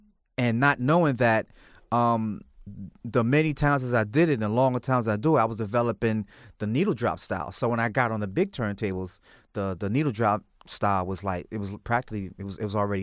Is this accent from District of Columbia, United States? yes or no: no; New York City, New York, United States; also born or lived in Harlem; And I was born, I was raised in the Bronx.